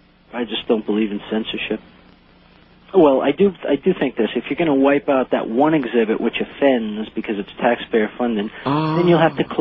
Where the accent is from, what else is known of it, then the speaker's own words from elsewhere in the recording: Mesa, Arizona, United States; Because I am from Mesa